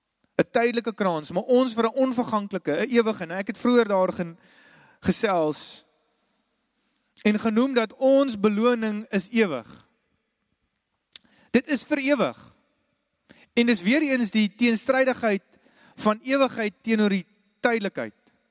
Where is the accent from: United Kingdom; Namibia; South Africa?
United Kingdom; England; Afrikaans is a second language; waar ek vandaan kom in Engeland